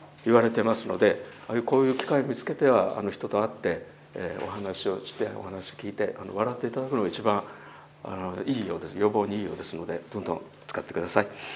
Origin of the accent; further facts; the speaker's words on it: Kyoto, Japan; now in Miyazu, Japan; 実は私は京都市の出身でして、宮津に移住してきて今4年目に入りました。